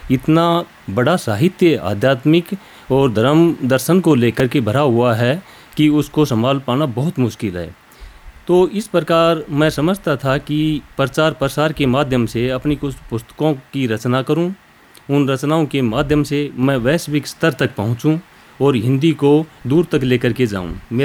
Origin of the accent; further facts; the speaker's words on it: Haryana, India; मैं हरियाणा प्रांत का रहने वाला हूँ